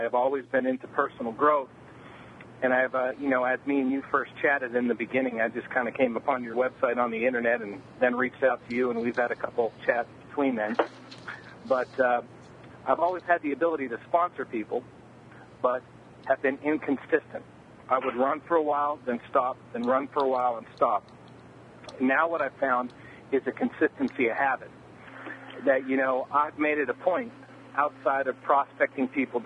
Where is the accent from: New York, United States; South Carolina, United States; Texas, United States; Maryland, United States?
South Carolina, United States; I ended up talking to a guy today that was from my hometown and knew some of the people I knew when he was in South Carolina, so how about that?